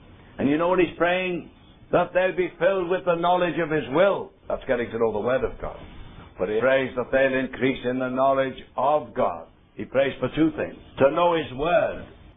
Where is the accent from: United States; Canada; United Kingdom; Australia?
United Kingdom; England; now in Scotland; Now, I wasn't brought up in Scotland, I've got to say that. I'm an English man. I think my voice betrays that very clearly. And they tell me I've lived there for 40 years and still can't speak their accent.